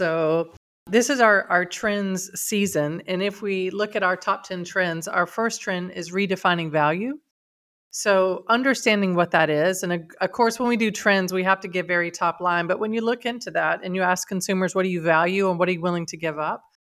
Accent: United States; and I live in Europe, but I'm American.

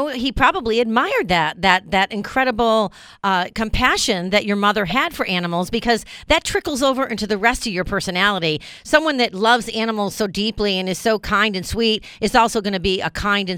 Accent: Watertown, New York, United States; You know I'm from Watertown.

